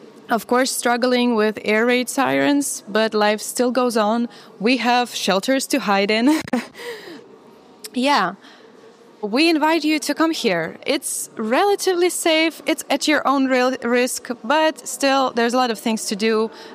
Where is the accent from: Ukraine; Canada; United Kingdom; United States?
Ukraine; Kyiv; English is a second language; I'm from Kiev, Ukraine. I'm an artist.